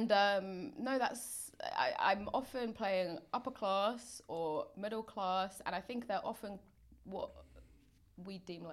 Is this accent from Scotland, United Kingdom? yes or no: no; London, United Kingdom; also born or lived in Manchester; And then I moved to South London. I spent the majority of my like formative childhood in South London. I lived in Patmore Estate. Shout out Patmore. And then I moved to Crawley.